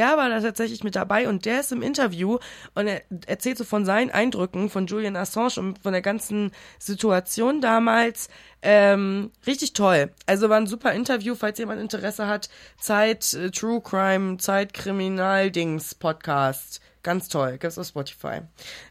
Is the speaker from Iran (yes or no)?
yes; Iran; now in Germany; dass ich als Iranerin das nicht kenne